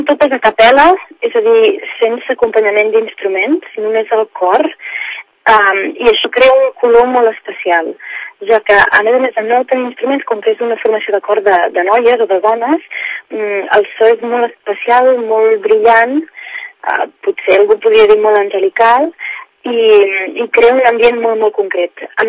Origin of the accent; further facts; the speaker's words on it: Igualada, Catalonia, Spain; perquè som d'Igualada, i certament fem molts concerts a Igualada mateix o als pobles del voltant